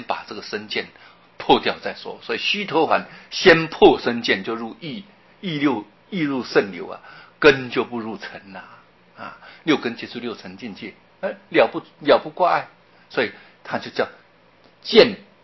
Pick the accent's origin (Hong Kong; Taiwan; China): Taiwan; 所以我们台湾话有一句俗话说，